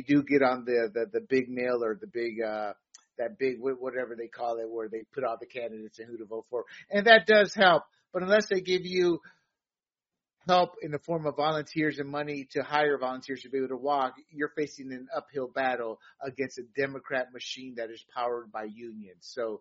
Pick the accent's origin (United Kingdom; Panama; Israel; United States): Panama; That stems from being raised as an American citizen in Panama. I am a Panamanian because of my mother.